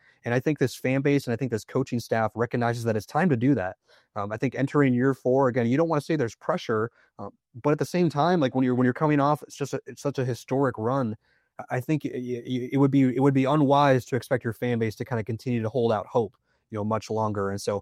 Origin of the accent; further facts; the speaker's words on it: Illinois, United States; now in Ruston, United States; And I'm not originally from Louisiana. I'm actually from Illinois. And I went to college at Iowa State University.